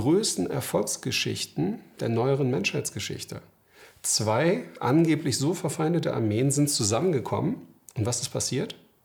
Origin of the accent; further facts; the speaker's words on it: Lübeck, Schleswig-Holstein, Germany; Ich bin in Lübeck aufgewachsen, sozusagen ganz normal, eigentlich aus einem Arbeiterhaushalt.